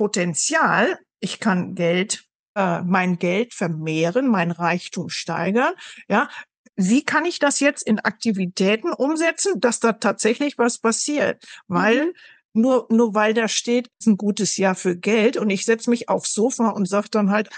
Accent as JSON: {"language": "German", "region": "North Rhine-Westphalia", "country": "Germany", "tie": "born there", "said": "ich komme gebürtig aus dem Münsterland in Deutschland."}